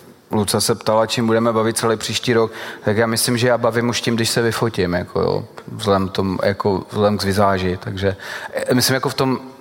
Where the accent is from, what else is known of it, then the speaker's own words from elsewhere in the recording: Moravia, Czechia; ale já jsem Moravák, víš?